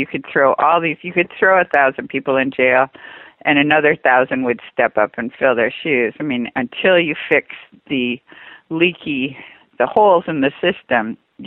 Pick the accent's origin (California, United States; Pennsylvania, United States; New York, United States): California, United States; I'm from California, so the University of California system, which is statewide